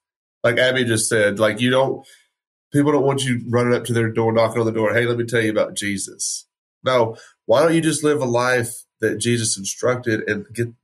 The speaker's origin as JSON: {"language": "English", "region": "Texas", "country": "United States", "tie": "born or raised there", "said": "I grew up in West Texas, so that's gun culture."}